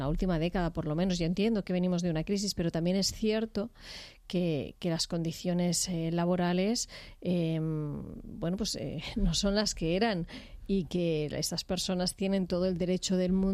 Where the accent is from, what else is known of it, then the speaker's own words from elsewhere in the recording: Barcelona, Catalonia, Spain; Yo te lo digo porque yo soy de Barcelona y viajo constantemente.